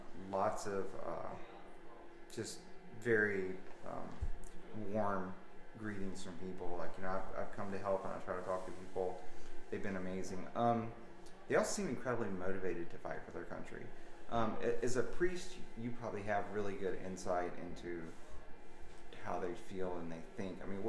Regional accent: United States; Yeah, it's one of the things, you know, like as an American, we're far away

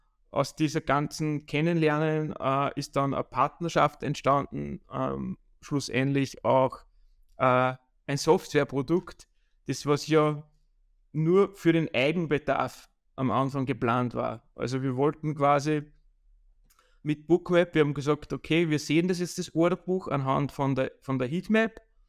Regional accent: Upper Austria, Austria; Ich bin 39 Jahre jung. Komme aus Oberösterreich und bin Trader mit Leidenschaft.

